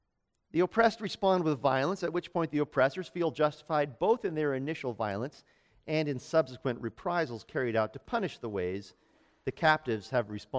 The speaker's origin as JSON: {"language": "English", "country": "United States", "said": "I am an American who lives in a part of the United States that is a literal empire."}